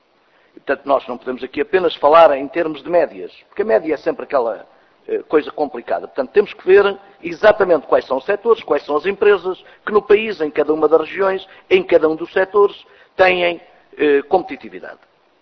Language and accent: Portuguese; Castelo Branco, Portugal; Eu venho de um distrito do interior, venho do distrito de Castelo Branco